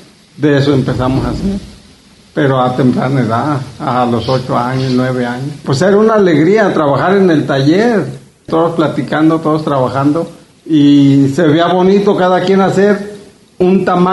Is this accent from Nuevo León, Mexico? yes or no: no; Soyatitlán, Jalisco, Mexico; aquí nací en Soya, aquí me crié y todavía estoy aquí viviendo.